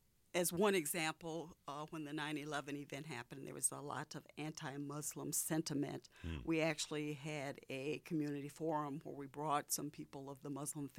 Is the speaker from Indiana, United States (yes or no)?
yes; Hammond, Indiana, United States; now in Kenosha, United States; I came here from Indiana. And I came from a community right outside of Chicago called Hammond, Indiana, and it was a very diverse community.